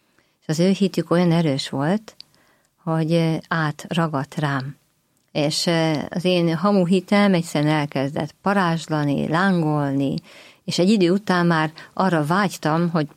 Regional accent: Rakamaz, Szabolcs-Szatmár-Bereg, Hungary; Egy nagy községből származom, Rakamaznak hívják, Tokaj mellett van, és egy olyan község, ahol rendkívül dolgosak voltak az emberek

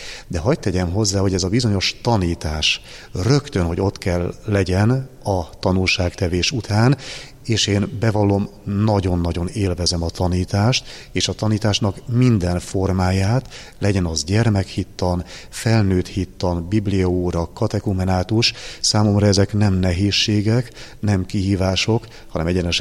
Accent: Balassagyarmat, Nógrád, Hungary; abból a városból, ahonnan származom, Balassagyarmatról

